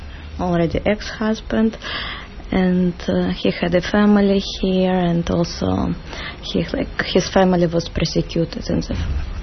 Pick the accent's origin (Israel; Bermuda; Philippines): Philippines; from the Philippines. I came in 1995.